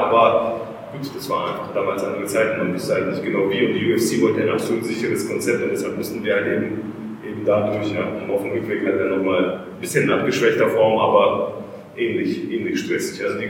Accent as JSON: {"language": "German", "town": "Balingen", "region": "Baden-Württemberg", "country": "Germany", "said": "wir kommen hier aus Balingen, du aus Albstadt, aber es ist eine sehr ländliche Region"}